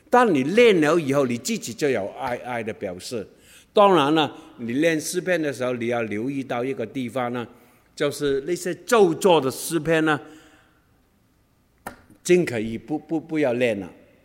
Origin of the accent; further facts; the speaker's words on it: Guangdong, China; 我们广东人很喜欢开玩笑了，